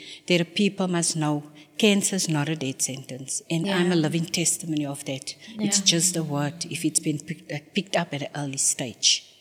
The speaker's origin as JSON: {"language": "English", "town": "Reiger Park", "region": "Gauteng", "country": "South Africa", "tie": "born or raised there", "said": "I'm actually originally from Reiger Park, my hometown."}